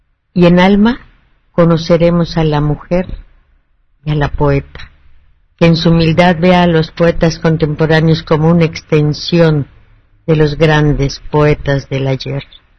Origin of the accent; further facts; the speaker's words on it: Cuenca, Azuay, Ecuador; born there; Nací en Santa Ana de los Cuatro Ríos de Cuenca de Ecuador.